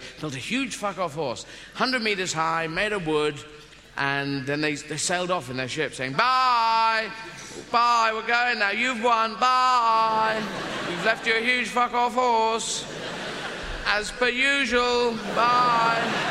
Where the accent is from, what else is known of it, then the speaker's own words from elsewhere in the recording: South East England, United Kingdom; I'm from Kent, man.